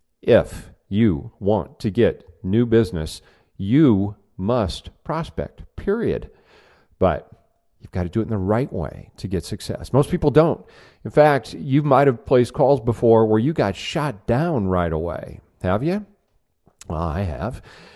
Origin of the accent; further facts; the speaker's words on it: Omaha, Nebraska, United States; now in Scottsdale, United States; Originally, I'm from Omaha, Nebraska, but right now I'm at my home office in Scottsdale, Arizona, where I now reside.